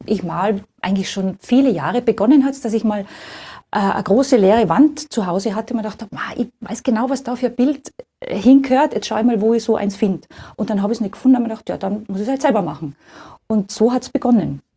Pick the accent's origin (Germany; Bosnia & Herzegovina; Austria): Austria; Tyrol; now in Vienna, Austria; also ich bin ja da als Tiroler Landpomeranze sozusagen nach Wien gekommen